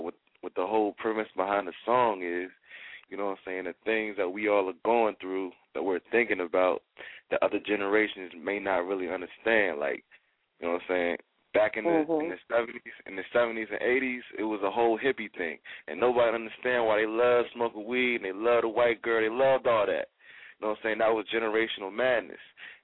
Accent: Virginia, United States; You know, I'm from Virginia, but I'm posted right now in New Jersey

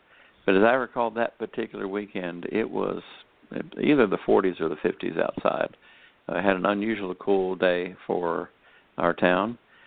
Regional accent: Mississippi, United States; even though I'm from Mississippi, I don't really know who Vern is

